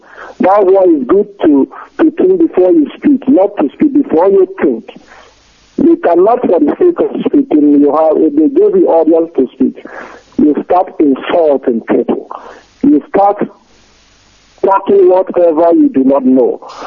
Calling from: France; I'm calling from France.

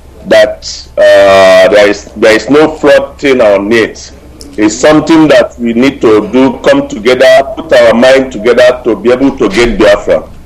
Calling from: Sweden; I'm calling from Sweden.

